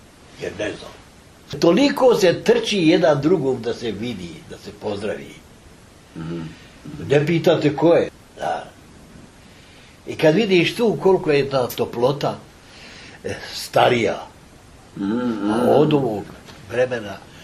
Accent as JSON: {"language": "Bosnian", "town": "Bijeljina", "region": "Republika Srpska", "country": "Bosnia & Herzegovina", "lives_now": "Tuzla, Bosnia and Herzegovina", "said": "ja došao sam iz Bijeljnje u Tuzlu, imao, brat mi je u Bijeljni"}